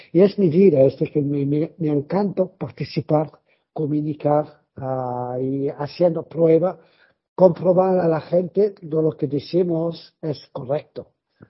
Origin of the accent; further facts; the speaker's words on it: France; Spanish is a second language; soy francés y estoy casado con una peruana actualmente y tenemos 2 hijos.